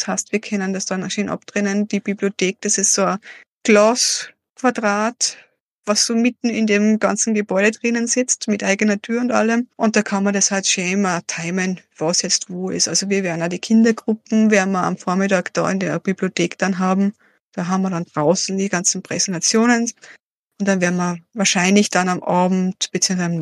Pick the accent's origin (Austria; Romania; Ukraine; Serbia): Austria; Salzburg; now in Lamprechtshausen, Austria; Ich bin ja ursprünglich aus Salzburg